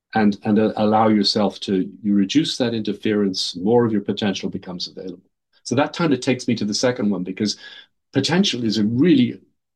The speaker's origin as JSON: {"language": "English", "country": "Ireland", "said": "as a former Irish Catholic, I'm still Irish, but not the latter."}